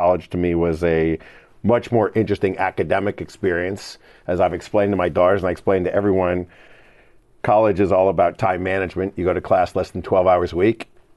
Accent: Cleveland, Ohio, United States; I grew up in Cleveland, Ohio. Typical Midwestern upbringing.

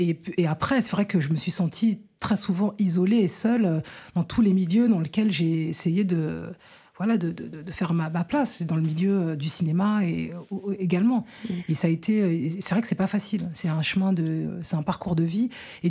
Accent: France; born there; moi, je suis née en France sous le régime du droit du sol.

